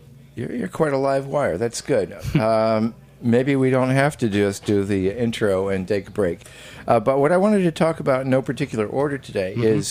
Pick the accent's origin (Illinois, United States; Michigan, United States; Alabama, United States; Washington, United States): Illinois, United States; Chicago; born there; And I said, I was born in Chicago, Illinois.